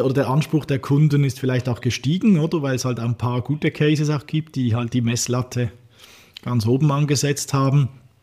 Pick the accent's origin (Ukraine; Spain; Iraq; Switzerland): Switzerland; zum südlichen Nachbarn, sprich der Schweiz, meinem Heimatland.